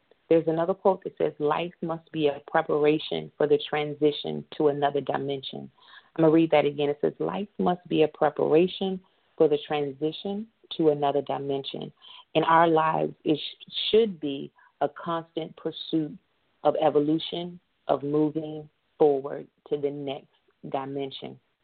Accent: Maryland, United States; We know definitely in the northern area, I'm from Maryland, and when the seasons change from summer to fall, the trees start changing colors

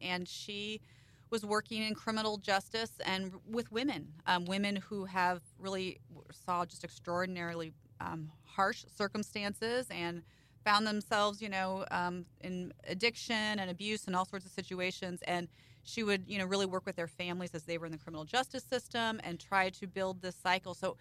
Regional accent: Washington, Missouri, United States; I grew up in Washington, Missouri, so Washmo, affectionately known as, so just an hour west of here

